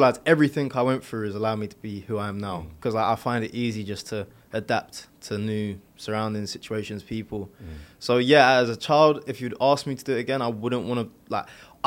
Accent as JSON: {"language": "English", "region": "London", "country": "United Kingdom", "tie": "born there", "said": "So I was born in South London, Jamaican dad, British mum. It's like 99% of South London, I feel like."}